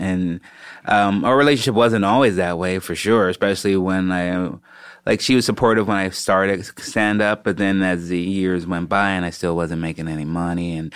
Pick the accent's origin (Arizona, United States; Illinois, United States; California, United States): Illinois, United States; Chicago; especially either growing up in Chicago or when I started comedy